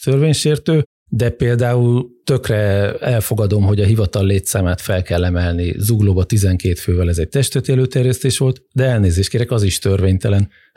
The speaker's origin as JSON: {"language": "Hungarian", "town": "Győr", "region": "Győr-Moson-Sopron", "country": "Hungary", "tie": "born or raised there", "said": "Az egyik ilyen az szülővárosom Győr"}